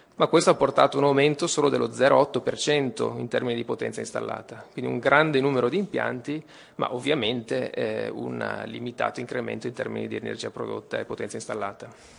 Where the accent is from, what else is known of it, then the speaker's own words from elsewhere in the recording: Veneto, Italy; Io vengo dal Veneto